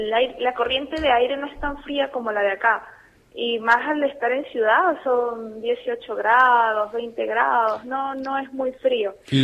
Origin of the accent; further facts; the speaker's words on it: Venezuela; moved away; algunos no saben que soy de Venezuela y me preguntan, ¿pero tú de dónde eres? Por la tonada. Algunos me dicen, ¿eres del norte? Y yo, no, de muy, muy norte, les digo, vengo de Venezuela.